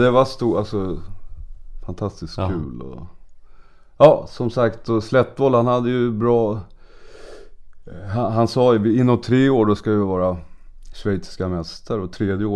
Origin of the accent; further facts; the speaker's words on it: Sweden; Men här kom man då som svensk och skulle spela för laget mera.